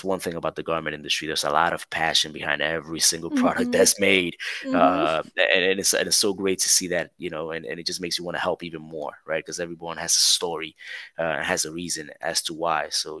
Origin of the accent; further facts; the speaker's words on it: New York, United States; I'm from New York, and my sister is actually a CPA